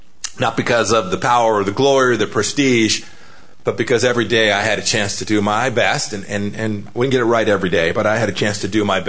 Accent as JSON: {"language": "English", "region": "California", "country": "United States", "tie": "born or raised there", "said": "Well, I grew up in Southern California."}